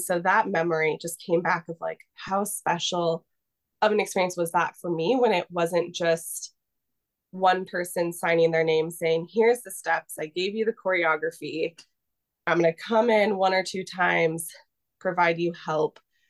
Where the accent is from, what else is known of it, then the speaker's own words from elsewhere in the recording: Spokane, Washington, United States; Growing up in Spokane, the school I was with, the Heron School, they actually had two locations.